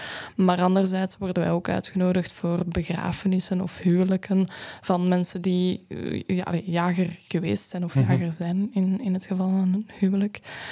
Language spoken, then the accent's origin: Dutch; Onderzeel, Flanders, Belgium; now in Kapelle-op-den-Bos, Belgium; Momenteel in Kapellen op den Bosch, maar ik ben van Onderzeel.